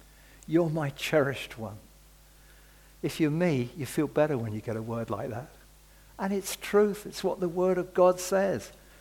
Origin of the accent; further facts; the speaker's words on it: United Kingdom; And as British people, we need that.